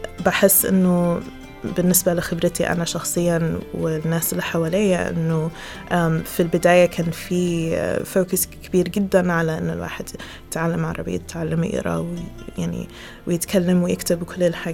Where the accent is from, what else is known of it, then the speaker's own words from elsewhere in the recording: Egypt; ما بيعترفوش بالملوخية المصرية، وإحنا كمصريين يعني لا.